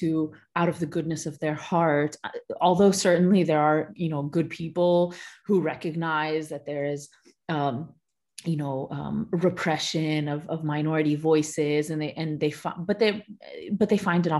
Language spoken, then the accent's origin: English; United States; I grew up, obviously, I think you can tell from my accent, I grew up in the US. I grew up also in a non-Muslim society.